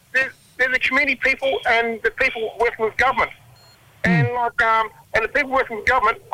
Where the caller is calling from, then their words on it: Western Australia, Australia; I'm calling from Noongar country.